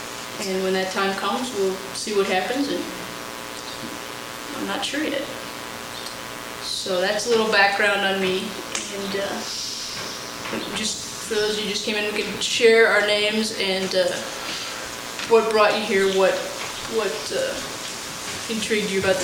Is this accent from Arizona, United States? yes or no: yes; Phoenix, Arizona, United States; also born or lived in Houston, Texas; And I grew up in Phoenix and went to school in Houston, Texas, at Rice University.